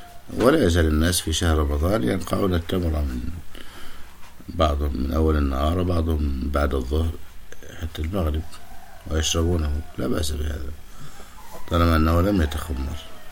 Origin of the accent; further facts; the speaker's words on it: Egypt; وأن يملأ بلدنا مصر من المياه والخيرات النافعة